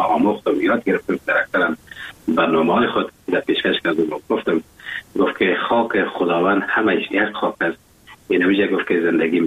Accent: Afghanistan; now in Germany; زمانی که من از افغانستان بر آمدم به کشور آلمان آمدم

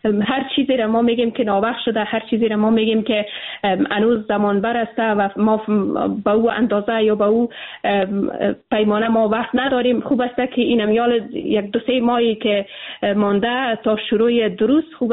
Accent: Afghanistan; ما به عنوان یک افغان

